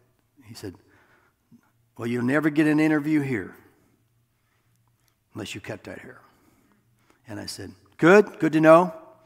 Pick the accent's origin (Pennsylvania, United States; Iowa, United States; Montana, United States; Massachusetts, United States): Iowa, United States; But dude, I'm from Iowa, dude, 50's a crowd, you know.